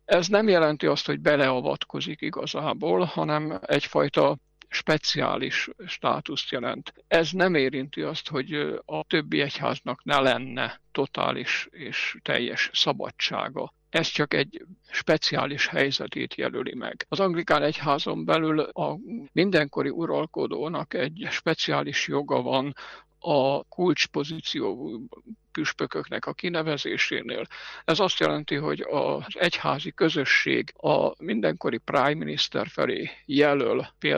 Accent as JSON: {"language": "Hungarian", "country": "Hungary", "moved": "as an adult", "lives_now": "Edinburgh, United Kingdom", "said": "Én Magyarországról jöttem ide 2004 végén, és eredetileg én Szegeden voltam katolikus pap"}